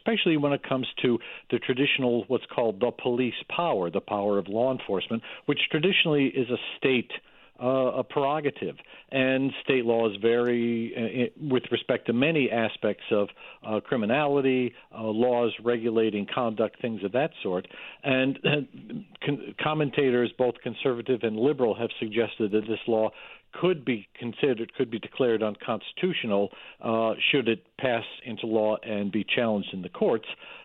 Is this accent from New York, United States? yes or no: yes; New York, United States; such as my home state of New York State